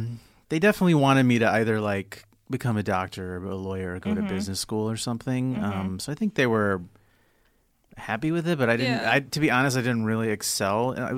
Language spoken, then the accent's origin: English; Texas, United States; I grew up in Texas. Went to college in Texas, and then I went to law school in Washington, D.C.